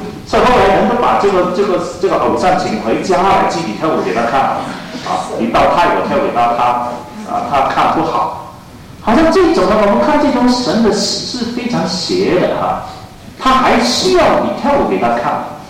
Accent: Hong Kong; 我记得从前我在香港长大，我还没有经验过中国，那是一天我都在找寻中国啊。

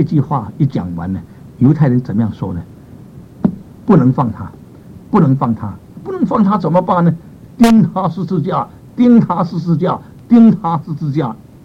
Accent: Fujian, China; 我是闽南人，闽南人呢常常吃一种东西叫做发酵的笋

